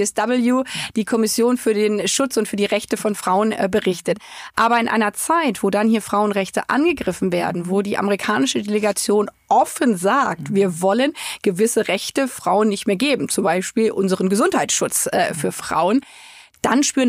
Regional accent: Germany

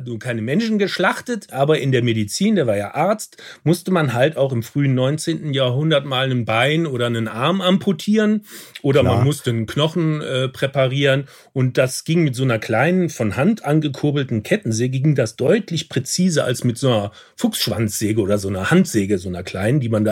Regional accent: Rhineland, Germany; Oh, das kann ich als Rheinländer nicht aussprechen.

